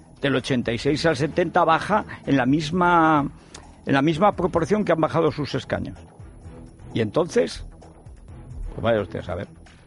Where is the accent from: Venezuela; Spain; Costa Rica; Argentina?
Spain; Huesca, Aragon; yo soy de Huesca, pero si usted es de Teruel, ya, pero soy de Huesca. Y además, pues también soy de Getafe